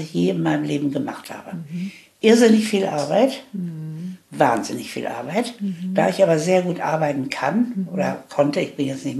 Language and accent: German; Gelsenkirchen, North Rhine-Westphalia, Germany; born there; Aber ich wurde 1938 in Gelsenkirchen geboren